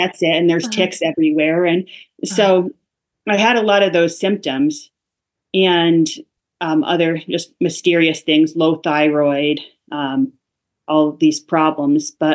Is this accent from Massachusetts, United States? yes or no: no; Fairfield County, Connecticut, United States; So I'm originally from Fairfield County, Connecticut.